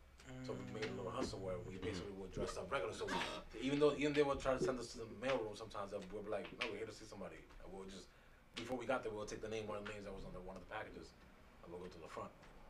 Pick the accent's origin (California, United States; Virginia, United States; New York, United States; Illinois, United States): New York, United States; Obviously, we're from New York.